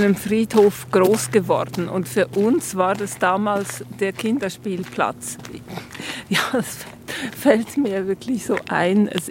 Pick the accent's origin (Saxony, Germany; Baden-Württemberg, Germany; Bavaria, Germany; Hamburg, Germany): Baden-Württemberg, Germany; Lörrach; born there; geboren in Lörrach. Ich bin 58 Jahre alt.